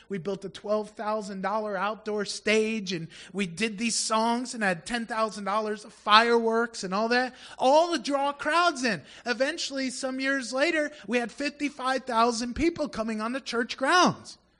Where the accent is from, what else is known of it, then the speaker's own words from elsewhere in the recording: New York, United States; and I'm loud. I'm from New York, okay? You know, that's what they tell me in the Philippines. You know, you must be from New York.